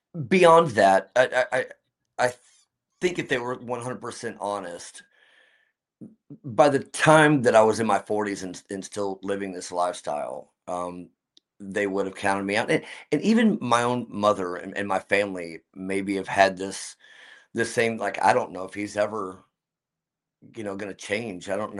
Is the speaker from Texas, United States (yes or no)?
yes; Fort Worth, Texas, United States; now in California, United States; I moved here from Fort Worth, Texas, Dallas area. Always wanted to live in California